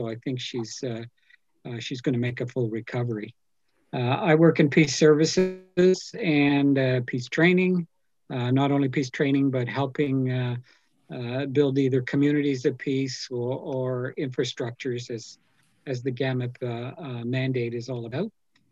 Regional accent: Canada; I'm from Canada

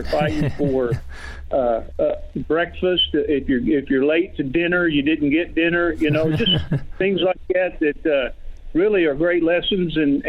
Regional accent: Del City, Oklahoma, United States; I mean, we grew up in Del City, Oklahoma, like you said. I've been pretty fortunate that I've been able to stay here in the state.

